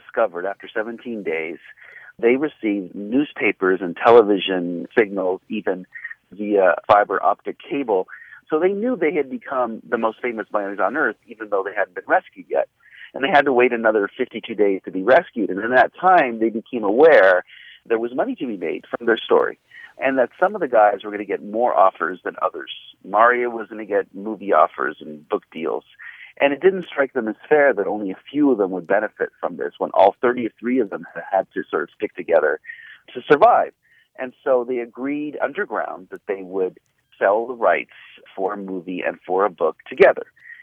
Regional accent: United States; born there; My father came to this country. I was a baby. My mother was pregnant. I was born in the United States.

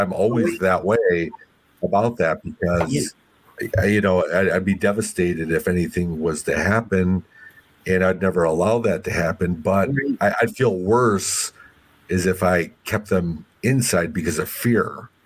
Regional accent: Wisconsin, United States; I'm your buddy from Wisconsin.

